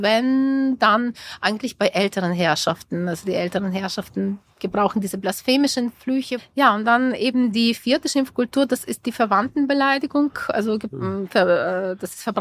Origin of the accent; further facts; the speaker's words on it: Ukraine; first language Ukrainian; German is a second language; das Französische, das Tschechische oder meine Muttersprache, das Ukrainische gehören auch dazu.